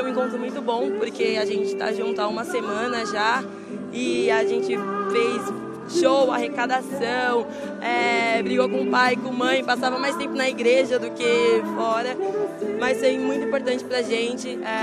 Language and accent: Portuguese; Brazil; A gente é do Brasil, então a gente passa por muitas dificuldades